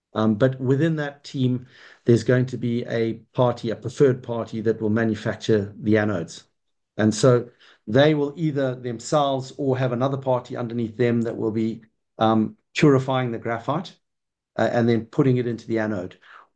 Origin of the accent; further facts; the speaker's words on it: Zimbabwe; also born or lived in Kenya; you can probably tell with my accent, I come from Africa. I was born and bred in Zimbabwe in Southern Africa, and I actually spent 5 years living in Kenya in East Africa.